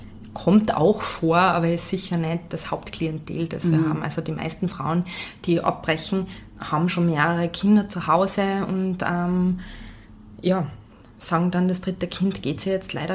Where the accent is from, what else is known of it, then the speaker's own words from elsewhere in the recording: Salzburg, Austria; In Salzburg, ich bin ursprünglich Salzburgerin